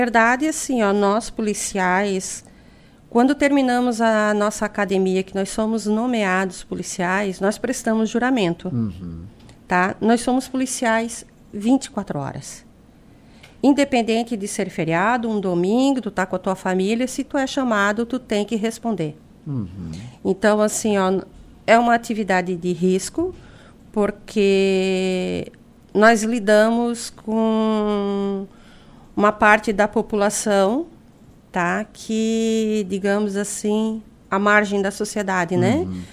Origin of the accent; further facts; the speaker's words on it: Urussanga, Santa Catarina, Brazil; Sim, eu sou natural de Uruçanga